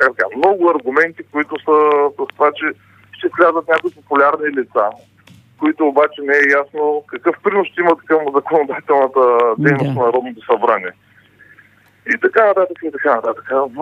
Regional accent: Burgas, Burgas Province, Bulgaria; Аз съм от Бургас и по Българското Черноморие, в малките, но богати общини, този момент вече сме го виждали.

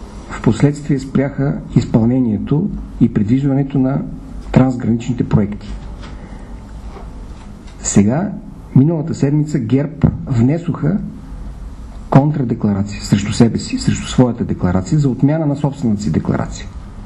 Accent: Yambol, Yambol Province, Bulgaria; Аз съм от Ямбол.

